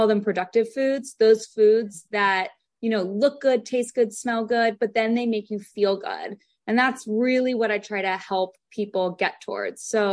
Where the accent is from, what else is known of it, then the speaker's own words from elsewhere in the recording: California, United States; So I grew up in California. My grandmother was a nutritionist.